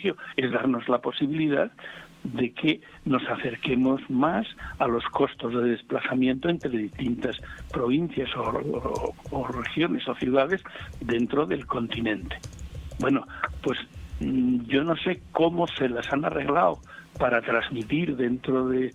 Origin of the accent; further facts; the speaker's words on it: Burgos, Castile and León, Spain; born there; Vamos, yo nací en Burgos.